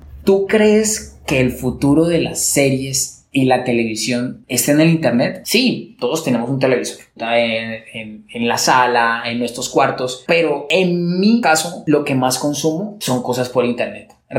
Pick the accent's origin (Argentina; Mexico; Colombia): Colombia; aquí somos colombianos.